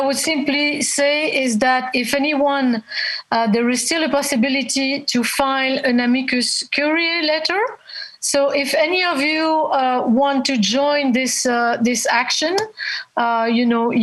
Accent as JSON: {"language": "English", "country": "Belgium", "said": "I'm a journalist. I'm from Belgium."}